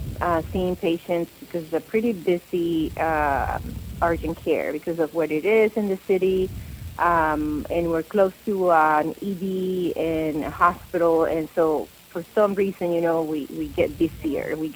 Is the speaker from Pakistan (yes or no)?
no; Colombia; moved away as an adult; now in United States; I grew up in Columbia, went to med school there, and then I wanted to pursue my residency training in the United States. And so I moved to the States about 15 years ago, initially to Florida